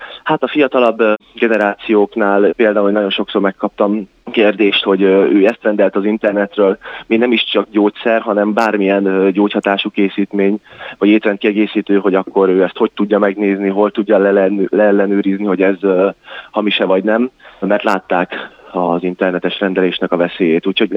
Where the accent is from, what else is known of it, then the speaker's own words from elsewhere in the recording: Miskolc, Borsod-Abaúj-Zemplén, Hungary; Bemutatkozásomkor mondtam, hogy egyébként én is miskolci vagyok, úgyhogy külön öröm volt, hogy otthon adhattam elő, úgymond hazai pályán.